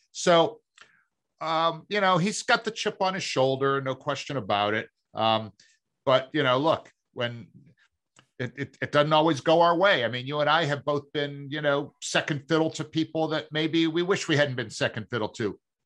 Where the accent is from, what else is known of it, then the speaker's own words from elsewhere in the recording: Massachusetts, United States; accent: Boston; I mean, when I grew up in the Massachusetts area, I had this wicked bad Boston accent, which I, you know, was able to lose